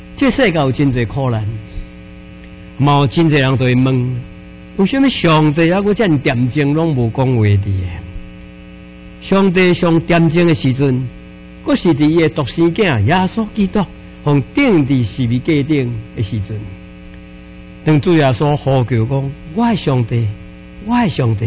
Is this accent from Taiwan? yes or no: yes; Taiwan; 也帮助我的故乡台湾。